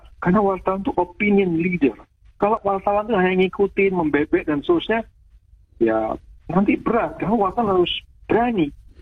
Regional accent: Jember, East Java, Indonesia; Saya besar di kota Jember, Jawa Timur. Sejak kecil saya juga tahu ada waria.

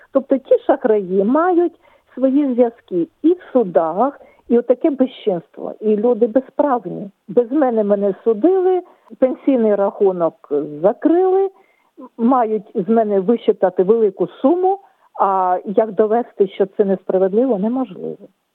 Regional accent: Kyiv, Ukraine; Я сама з Києва.

